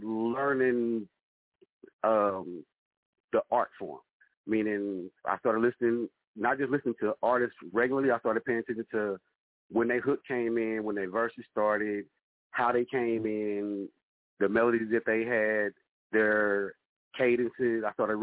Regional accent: Webster Groves, Missouri, United States; I'm from St. Louis, Missouri, but I'm on the outskirts. My hometown is called Webster Groves. It's still part of St. Louis. It's just a county part. So I'm from the Midwest.

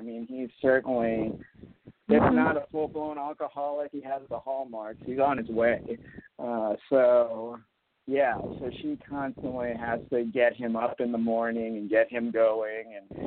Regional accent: St. Thomas, U.S. Virgin Islands; back what we used to call when I was growing up in St. Thomas, a bum.

